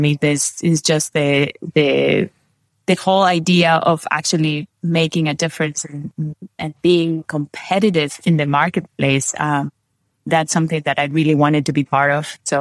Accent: Peru; first language Spanish; English is a second language; also born or lived in Brazil; now in Germany; I was born in Peru. So I have Spanish, and my mother is Brazilian. My father's Peruvian, grew up in both countries. So Portuguese and Spanish were my languages besides English.

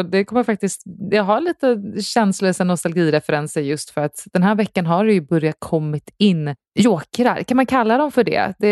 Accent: Sweden; Hade vi varit hemma i Sverige hade jag ändå försökt att ta upp vår kontakt här i vår efter vi var på 3 dejter i höstas.

